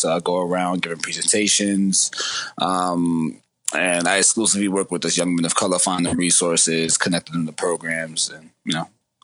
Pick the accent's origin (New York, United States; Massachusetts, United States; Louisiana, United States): New York, United States; New York City; I'm born and raised in New York. I lived in the Bronx most of my life. And my grandmother lived in Harlem, so I was in between the two boroughs my whole life.